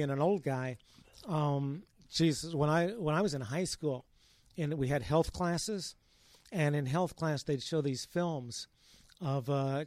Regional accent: Midwest, United States; Well, once again, I'm from the Midwest, you know.

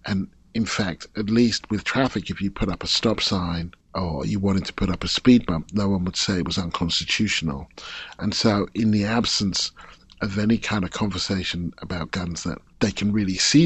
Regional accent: United Kingdom; I come from Britain

